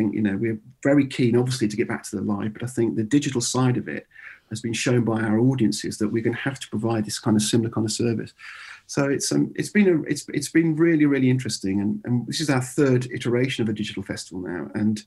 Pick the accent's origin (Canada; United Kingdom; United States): United Kingdom; Birmingham, West Midlands; And I grew up in Birmingham